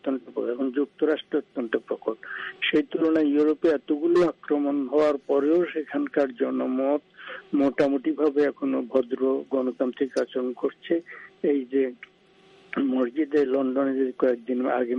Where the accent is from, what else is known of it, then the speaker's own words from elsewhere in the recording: Bangladesh; আমি প্যার্টিকুলার যেহেতু আমি বাংলাদেশের লোক